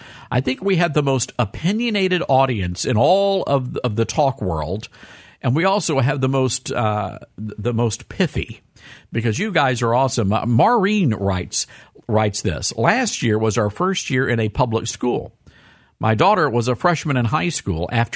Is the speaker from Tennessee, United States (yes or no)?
yes; Memphis, Tennessee, United States; So it's about an event happening in my hometown of Memphis, Tennessee.